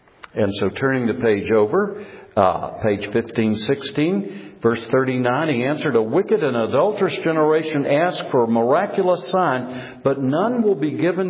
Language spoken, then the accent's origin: English; Myrtle Beach, South Carolina, United States; In my hometown, I found in the news this week, there was a giant jellyfish washed up in Myrtle Beach, South Carolina.